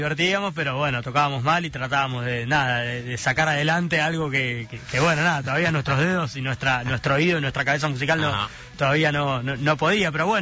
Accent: Buenos Aires, Argentina; Yo soy de Congreso.

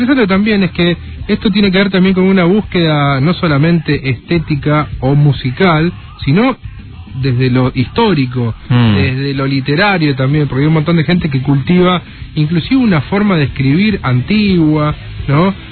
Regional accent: Argentina; ni que está emparentado como argentino

